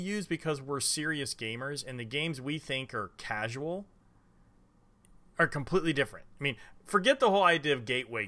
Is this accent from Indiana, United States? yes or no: yes; Indiana, United States; I'll play Euchre whenever you get a chance because I'm from Indiana, and I'll play Euchre.